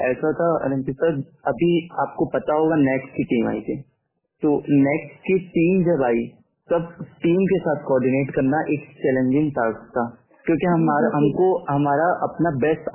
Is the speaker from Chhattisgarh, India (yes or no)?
yes; Raigarh, Chhattisgarh, India; नहीं मैडम, तो मैं हूँ प्रॉपर रायगढ़ से।